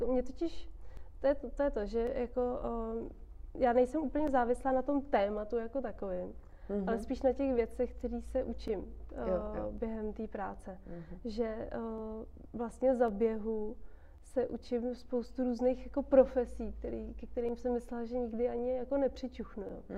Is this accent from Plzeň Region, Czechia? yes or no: yes; Plzeň, Plzeň Region, Czechia; No, já jsem původně z Plzně.